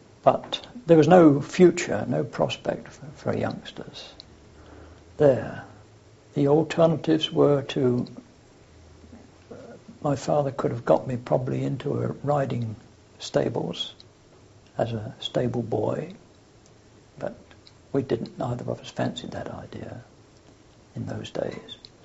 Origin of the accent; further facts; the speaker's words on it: London, United Kingdom; born there; I was born in London, St. Giles Hospital.